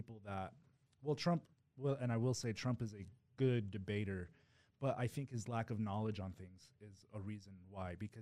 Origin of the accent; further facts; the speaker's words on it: United States; But for me as an American, I am...